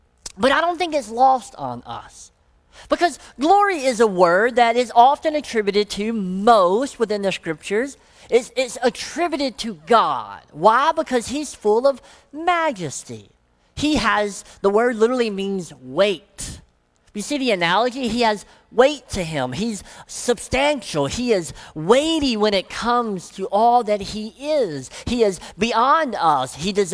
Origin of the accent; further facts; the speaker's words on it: Deep South, United States; I grew up in the Deep South, and we do word pictures very well.